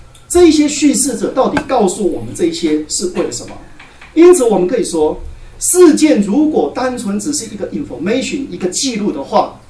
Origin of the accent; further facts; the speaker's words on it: Taiwan; 所以对我们台湾人很容易记